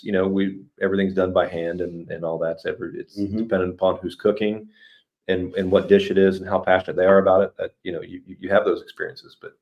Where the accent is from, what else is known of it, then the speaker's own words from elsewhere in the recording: New York, United States; your restaurant is the best, and I know because I'm from New York.